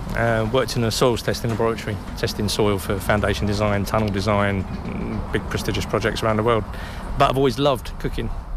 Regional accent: Birmingham, West Midlands, United Kingdom; accent: Birmingham; Probably guess from my Birmingham accent.

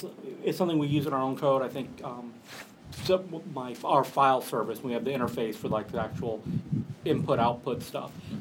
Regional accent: Atlanta, Georgia, United States; also born or lived in West Palm Beach, United States; I'm a big Atlanta Braves fan. I was born in Atlanta. I temporarily relocated to West Palm Beach when I was in middle and high school, but I'm back in Atlanta now, so always been a Braves fan.

